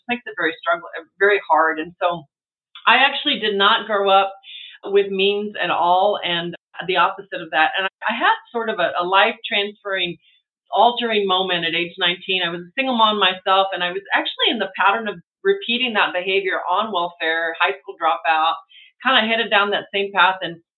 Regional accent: El Paso, Texas, United States; And I'm a border town girl. I grew up in El Paso and my mom had a lot of mental illness

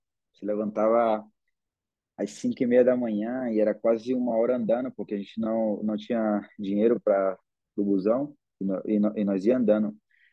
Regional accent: Manaus, Amazonas, Brazil; quando eu for campeão do UFC, ele falar, Manaus, Brasil. Então, quando eu saí de Manaus, depois eu já saí com esse sonho na mente.

